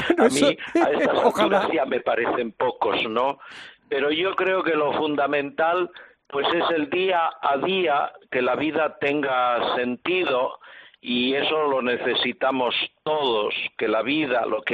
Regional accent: Ourense, Galicia, Spain; now in Riobamba, Ecuador; resulta que de mi pueblo, de mi ciudad, de Orense, en este momento tenemos más de 150 misioneros por todo el mundo, de Orense.

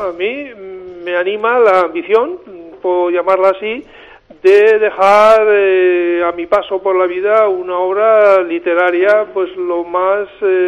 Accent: San Sebastián, Basque Country, Spain; moved away as an adult; yo nací en San Sebastián, donde viví los 25 primeros años de mi vida

